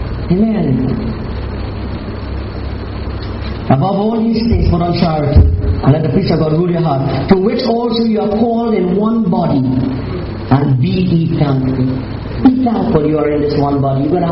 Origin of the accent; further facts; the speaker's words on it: India; So friends, I'm an Indian. We love business.